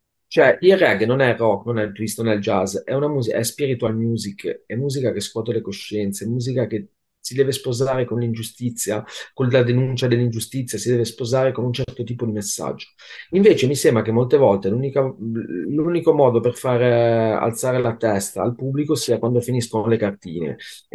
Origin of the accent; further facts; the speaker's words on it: Milan, Lombardy, Italy; Milano. Sono di Milano